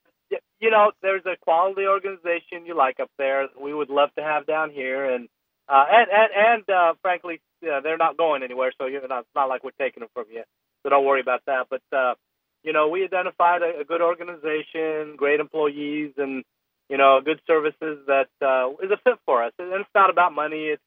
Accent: Frisco, Texas, United States; So they, you know, I tell them I'm from Frisco. They say, "Where's that at?"

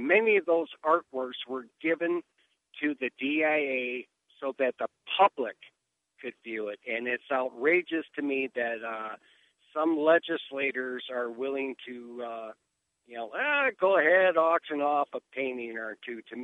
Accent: Detroit, Michigan, United States; now in West Michigan, United States; I'm from Detroit and doggone proud of it. And Detroit is the engine that drives this state, period. And the people on the west side of the state don't realize. And I've lived on the west side now for 30 years.

